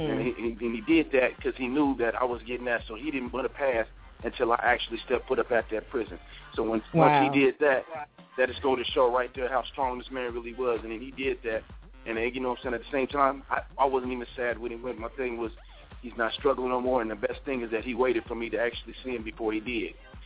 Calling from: Tacoma, Washington, United States; I'm calling from Tacoma area right now.

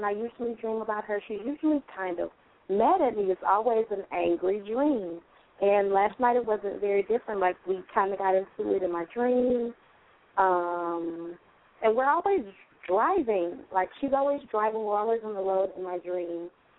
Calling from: Florida, United States; I'm calling from Florida.

